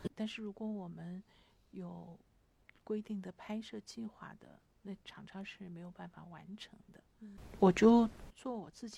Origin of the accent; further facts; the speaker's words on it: China; 我的合理性是我是一个中国人